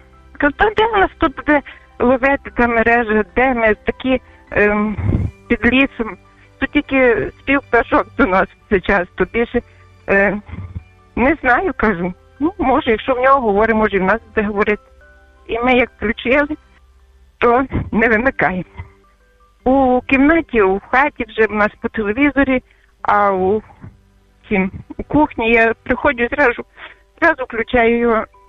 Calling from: Chernivtsi Oblast, Ukraine; Я з Буковини телефоную до вас

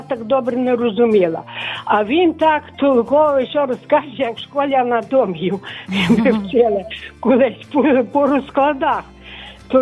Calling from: Lviv Oblast, Ukraine; я з Львівщини.

